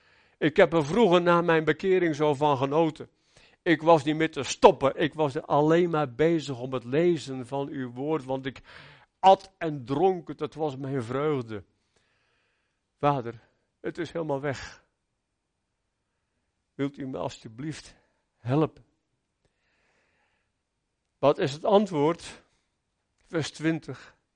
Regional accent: Katwijk, South Holland, Netherlands; Ik ben in Katwijk geboren en getogen en ik weet hoe de zee tekeer kan gaan.

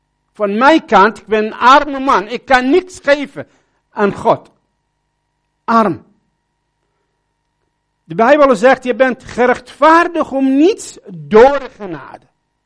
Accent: Babylon, Babylon Governorate, Iraq; first language Arabic; Dutch is a second language; Ik heb een Arabische Bijbel. Hele zware vertaling. Dat is mijn taal. En ik kom uit Babylon.

